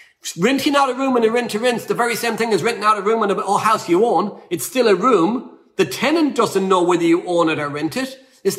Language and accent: English; Ireland; I'm Irish, I'm simple, right? Apologies to the Irish listening that aren't simple, again.